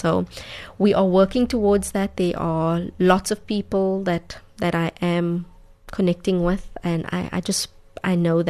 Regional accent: Namibia; And I would love to go to my hometown, Namibia, and sell in Namibia and even internationally.

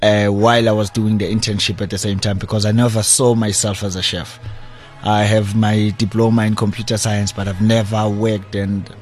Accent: Tembisa, Gauteng, South Africa; I'm from Tembisa. Born, raised, still residing in Tembisa. I'm a second of four. Growing up in Tembisa, family was sort of well off.

